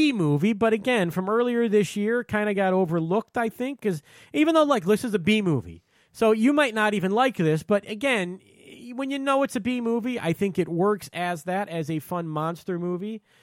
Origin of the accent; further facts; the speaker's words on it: Detroit, Michigan, United States; I like rock docs. I like … I'm from Detroit.